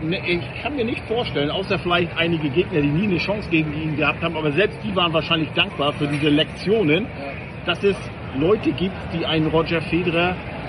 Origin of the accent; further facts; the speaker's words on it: Northern Germany, Germany; Also ich vereinnahme ihn auch ein bisschen für mich, als Norddeutscher, muss ich sagen.